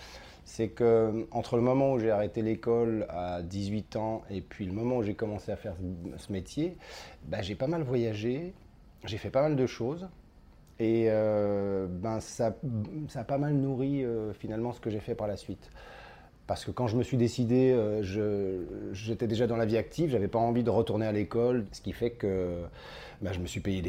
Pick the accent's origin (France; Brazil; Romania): France; Lyon, Auvergne-Rhône-Alpes; je suis comédien, auteur, metteur en scène, je viens de Lyon.